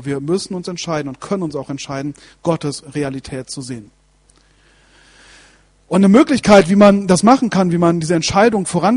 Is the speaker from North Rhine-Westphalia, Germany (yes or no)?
yes; Wetter, North Rhine-Westphalia, Germany; ich bin ein heimatverbundener Typ gewesen und habe total gerne in Wetter gewohnt. Und wir waren ja genau am Harcourtsee